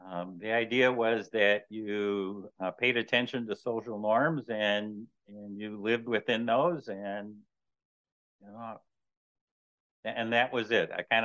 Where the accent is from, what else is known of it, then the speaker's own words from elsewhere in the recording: Mankato, Minnesota, United States; I grew up in Mankato, Minnesota, which is in the southern part of the state.